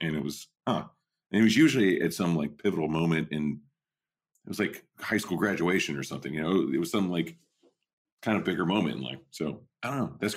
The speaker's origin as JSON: {"language": "English", "region": "Oklahoma", "country": "United States", "tie": "born or raised there", "said": "when I was a kid, you know, growing up in Southwest Oklahoma, it was like, it was a very important thing."}